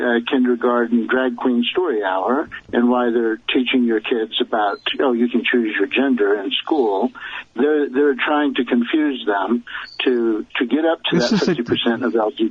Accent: the South, United States; However, I grew up in the Jim Crow South, and I can assure you that Jim Crow laws apply to all people, not just black people.

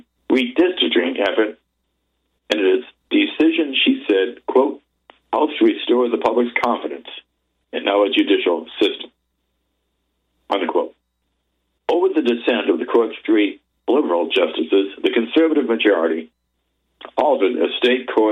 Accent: Massachusetts, United States; now in Maryland, United States; my home state of Maryland, my present home state. As many of you know, my original home state was Massachusetts

